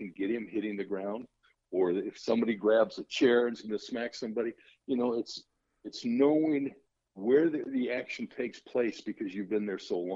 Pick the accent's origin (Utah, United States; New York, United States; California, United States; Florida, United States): Utah, United States; Salt Lake City; well, it's funny because I grew up in Salt Lake City.